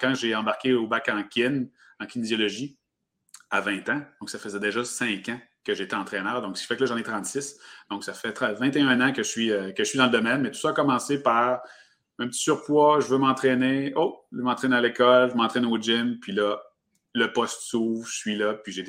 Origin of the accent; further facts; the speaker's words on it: Baie-Comeau, Quebec, Canada; je viens de Baie-Comeau sur la Côte-Nord, puis il n'y avait pas de kinésiologue à l'époque à cet endroit-là, puis il doit en avoir très peu en ce moment, c'est quand même une région éloignée.